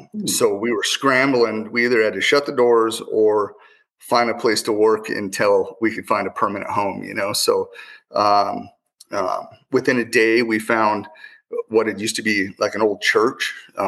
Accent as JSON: {"language": "English", "town": "Philipsburg", "region": "Montana", "country": "United States", "tie": "born or raised there", "said": "So I was born and raised in Western Montana, small town Phillipsburg, Montana. I graduated with 14 kids."}